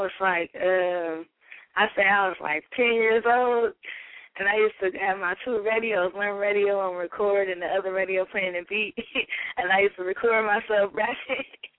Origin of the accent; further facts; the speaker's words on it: Oakland, California, United States; I'm from West Coast. I'm East Oakland. I used to live in West Oakland.